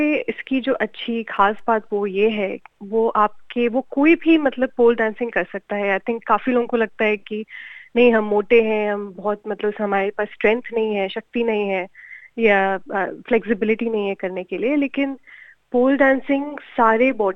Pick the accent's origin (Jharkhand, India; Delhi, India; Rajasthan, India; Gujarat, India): Delhi, India; मैं वैसे तो मैं दिल्ली से हूँ